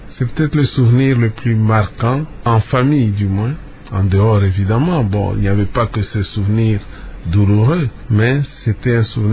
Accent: Kipushi, Haut-Katanga, DR Congo; also born or lived in Shinkolobwe; J'ai grandi, parti à Chinkolobwe. Et dès l'âge de 8 ans, mon père, qui était agent donc à l'union minière, est muté à Kipushi, où je me suis épanoui.

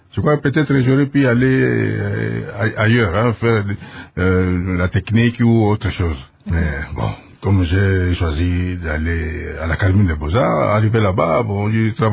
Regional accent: Kinshasa, DR Congo; also born or lived in Boende; Je suis né à Boende, mais j'ai grandi ici à Kinshasa.

